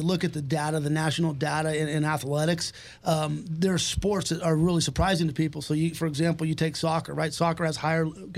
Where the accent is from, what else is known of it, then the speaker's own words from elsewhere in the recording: Livermore, California, United States; So I grew up in Livermore, California.